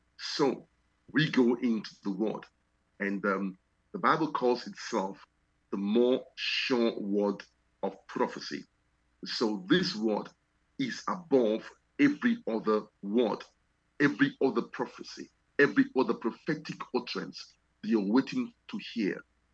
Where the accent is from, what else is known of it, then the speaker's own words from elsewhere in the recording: Sierra Leone; now in United States; I come from Sierra Leone. I am presently in the United States, but this is not my homeland.